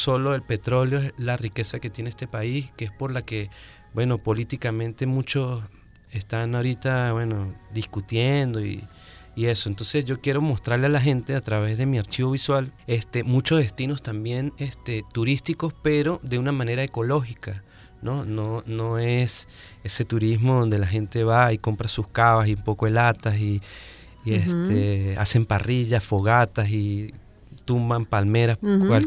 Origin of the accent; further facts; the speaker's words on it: San Cristóbal, Táchira, Venezuela; now in Caracas, Venezuela; Sí, yo soy de San Cristóbal, gocho en el mundo, bueno. Por ahí recorriendo. Ahorita estoy en la capital de la República representando a los gochos de Venezuela.